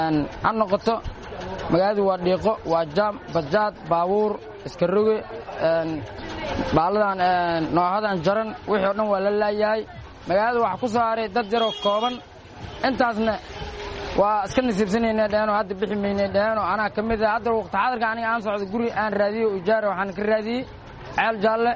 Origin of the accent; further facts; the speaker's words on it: Beledweyne, Hiiraan, Somalia; waxaan ahay nin reer Hiiraane u dhashay magaalada beledweyne, gaar ahaan xaafadda Buundaweyn. waxaan joognaa magaalada beledweyne gaar ahaan Shabcal Jimcaale, Buundaweyn afkeeda